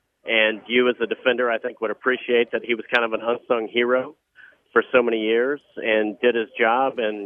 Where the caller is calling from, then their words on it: Toronto, Ontario, Canada; I'm calling from Toronto.